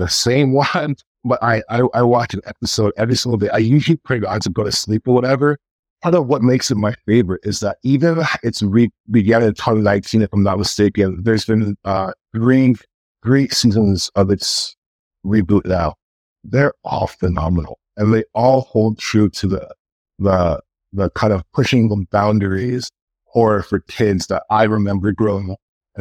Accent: Canada; being Canadian

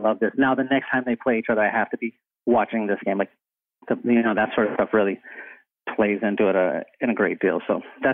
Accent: San Antonio, Texas, United States; I grew up in South San Antonio, which is predominantly Hispanic.

